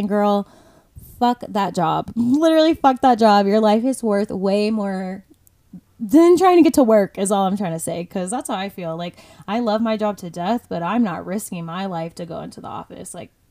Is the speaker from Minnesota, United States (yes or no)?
no; Florida, United States; moved away as an adult; now in Colorado, United States; I'm from Florida, so obviously I'm not used to driving in like the snow and the rain. And I've been in Colorado 4 years, so I probably should stop saying I'm from Florida.